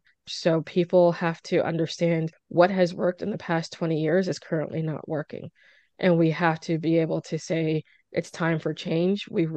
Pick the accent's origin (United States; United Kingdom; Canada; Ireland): Canada; Nova Scotia; It's like, oh, you're from Nova Scotia? I'm from Nova Scotia. This is where I'm from.